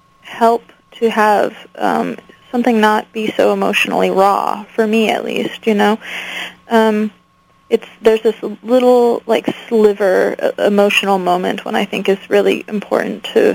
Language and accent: English; United States; I mean, a lot of them are written after the rumors and the gossip I heard growing up in the Mojave Desert